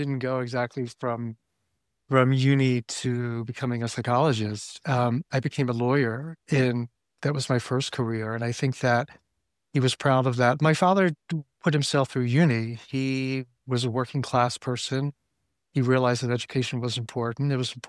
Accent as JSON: {"language": "English", "country": "United States", "also_born_or_lived": "Amsterdam, Netherlands", "said": "And then September 11th happened, and I'm American, and as a white male American who lived, the security of my world had been guaranteed until that happened, and I had an existential crisis, and I moved back to America"}